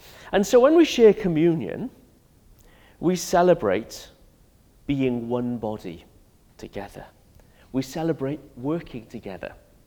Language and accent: English; Wales, United Kingdom; Well, as a Welshman, that makes me very, very happy, of course.